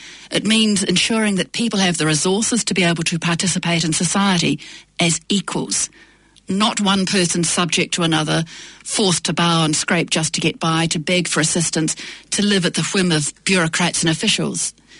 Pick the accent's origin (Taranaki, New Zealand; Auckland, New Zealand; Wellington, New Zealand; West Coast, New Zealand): Taranaki, New Zealand; I've lived in many places in New Zealand and so I identify myself with many places. I grew up in Taranaki and Tamaonga.